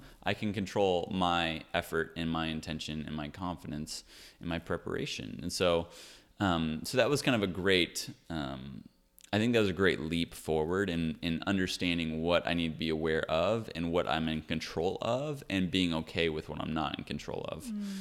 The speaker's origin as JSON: {"language": "English", "region": "Kansas", "country": "United States", "tie": "born or raised there", "said": "we grew up in Kansas, so it was a windy place."}